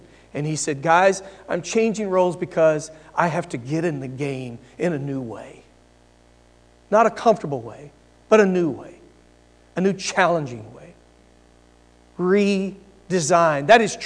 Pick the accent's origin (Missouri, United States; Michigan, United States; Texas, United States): Texas, United States; New Braunfels; I pray for New Braunfels, Texas, my hometown.